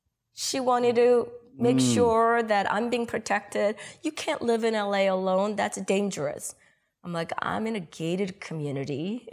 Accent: South Korea; Growing up in Korea, we were all separate.

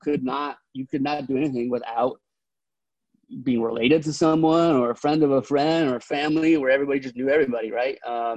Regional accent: Carpinteria, California, United States; Yeah, born and raised in Carpinteria. So little beach town, south of us. So, born and raised there, grew up, went to all the Carpinteria schools, graduated from Carpinteria High School.

